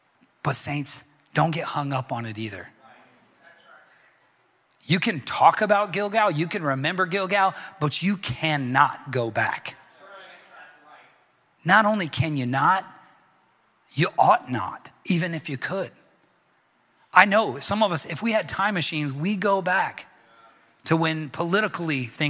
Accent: the South, United States; I grew up in the South, and football was a really big deal in the South.

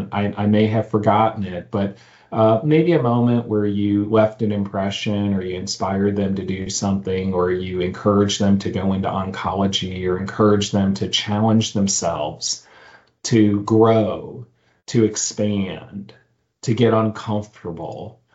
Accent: Missouri, United States; that I would go to a small community, probably a rural community, like the one I grew up in Missouri.

